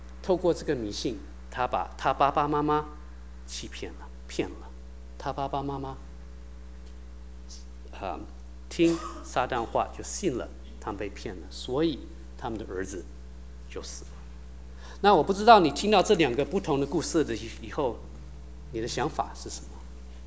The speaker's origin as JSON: {"language": "Chinese", "country": "United States", "tie": "born or raised there", "said": "我在美国这边长大的"}